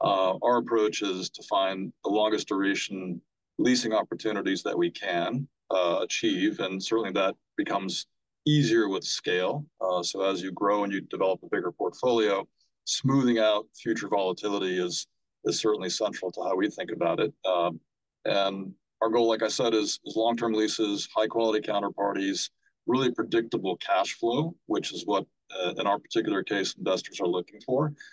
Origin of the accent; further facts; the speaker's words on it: London, United Kingdom; I grew up in London